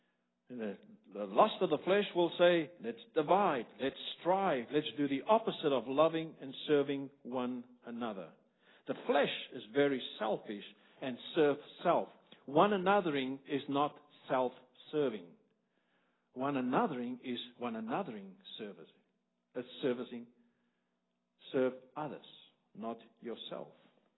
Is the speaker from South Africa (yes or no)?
yes; South Africa; I come from South Africa and we sit on the right hand side of the car.